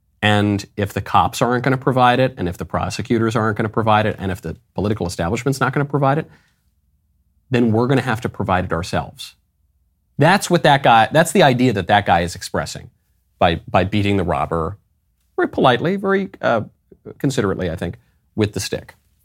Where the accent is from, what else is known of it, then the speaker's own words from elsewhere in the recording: New York, United States; also born or lived in Los Angeles; I grew up in New York. I grew up in LA.